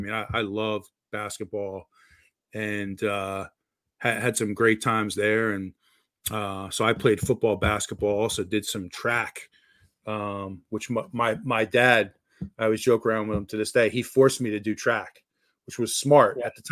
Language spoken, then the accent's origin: English; New Jersey, United States; growing up in New Jersey, I really wasn't familiar with East Carolina.